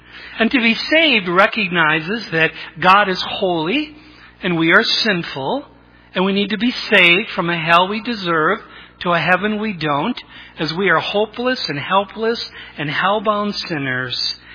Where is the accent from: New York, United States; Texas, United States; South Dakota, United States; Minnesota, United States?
Minnesota, United States; Aurora; senior pastor at Duluth Bible Church. I grew up in Aurora